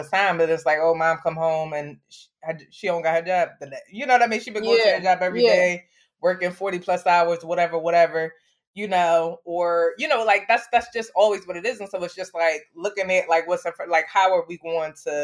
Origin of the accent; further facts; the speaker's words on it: Philadelphia, Pennsylvania, United States; I'm from Nicetown. And so, you know, growing up where I grew up